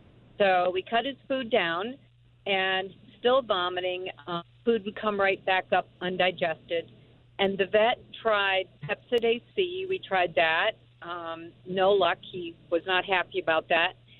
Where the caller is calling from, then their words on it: Utica, New York, United States; I am actually calling from Utica, New York.